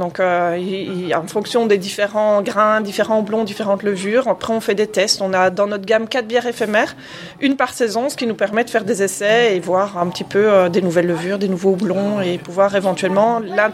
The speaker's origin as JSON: {"language": "French", "country": "Belgium", "lives_now": "France", "said": "en tant que Belge, c'est vrai qu'on voit qu'il y a énormément de petites brasseries aussi en Belgique"}